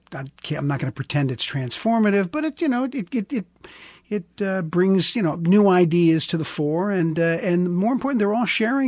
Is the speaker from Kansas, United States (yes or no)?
yes; Prairie Village, Kansas, United States; I grew up in Prairie Village and went to Shawnee Mission East, went away for college.